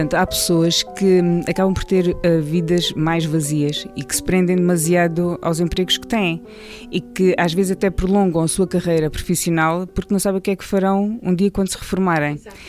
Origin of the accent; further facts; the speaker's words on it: Évora, Alentejo, Portugal; born there; also born or lived in Estremoz; Eu nasci em Estremoz, em 1978. E, quer dizer, não foi bem em Estremoz, foi em Évora, porque naquela altura as crianças iam nascer ao Hospital de Évora, já não nasciam em casa, mas no Alentejo.